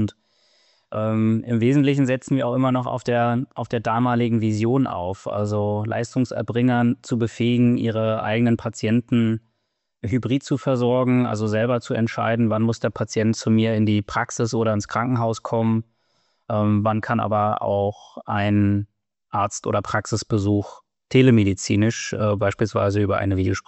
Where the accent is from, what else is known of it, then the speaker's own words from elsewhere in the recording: Northern Germany, Germany; als Norddeutscher bin ich dann immer dann noch eher beim Pils hängen.